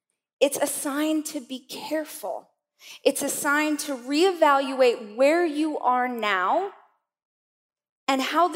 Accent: Weedpatch, California, United States; I grew up in Weed Patch.

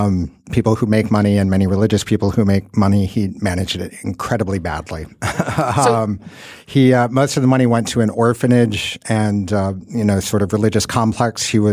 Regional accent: Midwest, United States; But, you know, I grew up in the Midwest where religion is a huge part.

